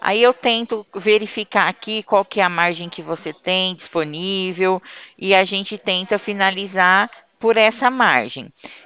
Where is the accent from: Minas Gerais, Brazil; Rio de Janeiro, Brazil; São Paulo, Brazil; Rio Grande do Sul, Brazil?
São Paulo, Brazil; eu sou do estado de São Paulo.